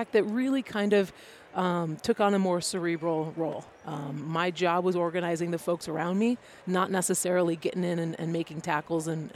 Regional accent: Rochester, New York, United States; Yeah, so I'm actually a Rochester native. I grew up in the suburbs of Brighton, just outside the city. You know, had a great education at Brighton High School

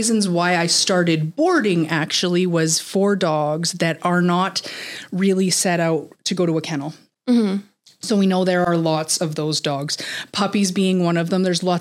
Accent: Calgary, Alberta, Canada; now in Cochrane, Canada; I am from Calgary. We are now in Cochrane.

